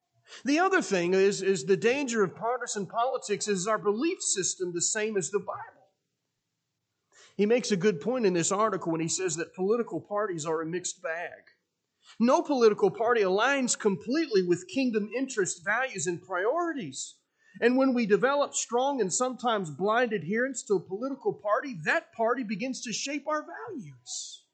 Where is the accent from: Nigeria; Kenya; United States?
United States; Columbus, Ohio; now in St. Marys, United States; Now, I grew up in Columbus. I didn't grow up here in St. Mary's.